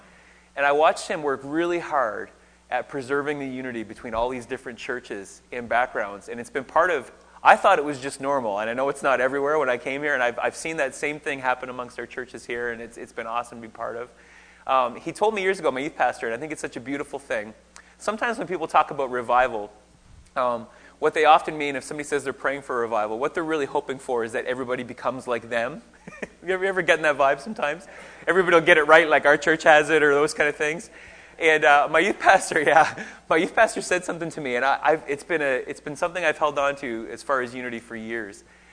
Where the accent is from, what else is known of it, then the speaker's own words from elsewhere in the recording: Saint John, New Brunswick, Canada; accent: Newfoundland; I moved from St. John, New Brunswick, so I'm an East Coaster. It's a little harder to lose the Newfoundland accent.